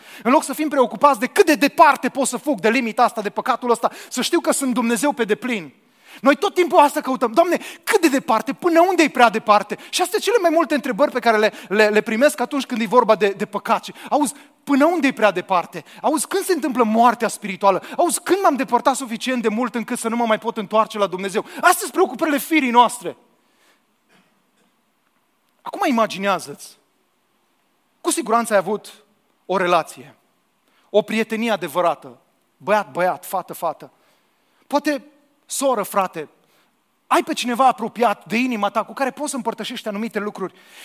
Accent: Romania; Am crescut la Dunăre

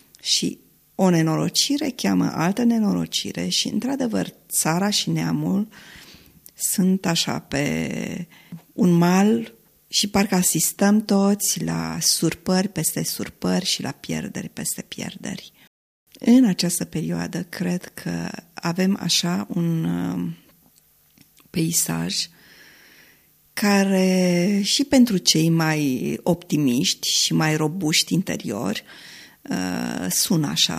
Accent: Romania; Și cred că noi ca români ne regăsim

